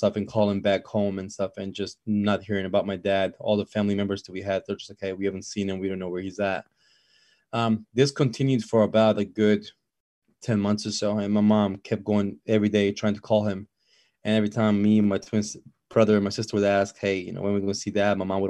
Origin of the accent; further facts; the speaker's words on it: Bosnia & Herzegovina; I'm originally from Bosnia, which is in Europe. I grew up just like any other kid.